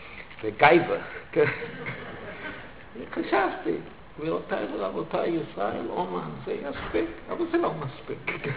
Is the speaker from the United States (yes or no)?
yes; United States; now in Israel; מפני שאני זוכר, כשהייתי ילד בארצות הברית